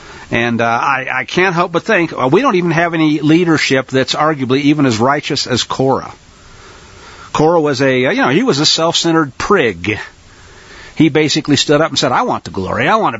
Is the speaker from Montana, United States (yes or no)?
no; Missouri, United States; I grew up in Missouri.